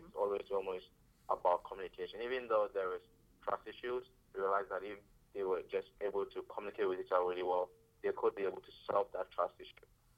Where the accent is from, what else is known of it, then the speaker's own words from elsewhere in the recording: Ghana; now in United States; I am from Ghana. I wasn't born and raised in the U.S.